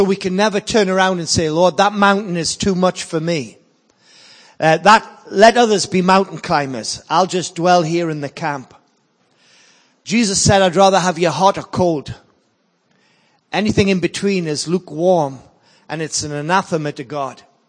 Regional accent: North East England, United Kingdom; I'm from the UK. I'm from Northeast England. Our cities are Newcastle, Durham, and Sunderland.

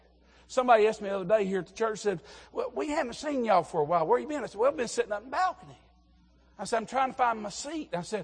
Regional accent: the South, United States; You see, I'm from the South. We use words, it's not even up north.

